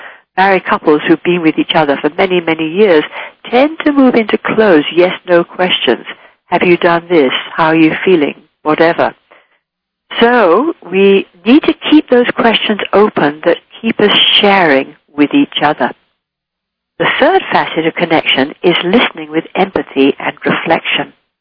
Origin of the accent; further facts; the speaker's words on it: England, United Kingdom; accent: English; recognize my English accent, oh, I hate England and I don't like the English.